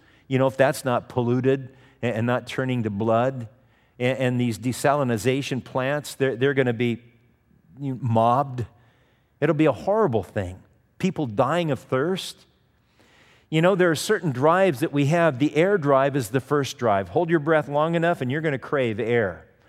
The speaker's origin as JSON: {"language": "English", "town": "Manhattan Beach", "region": "California", "country": "United States", "tie": "born or raised there", "said": "I know that when I was a kid, I grew up in Manhattan Beach and in Southern California."}